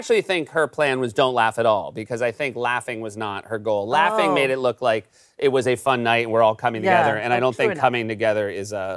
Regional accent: New England, United States; Well, here's the thing. I grew up in New England.

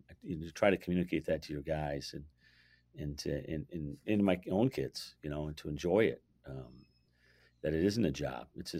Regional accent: Minneapolis, Minnesota, United States; also born or lived in St. Paul; I grew up in Minneapolis, went to high school in Minneapolis, went to college in St. Paul, which was 20 minutes away from where I grew up.

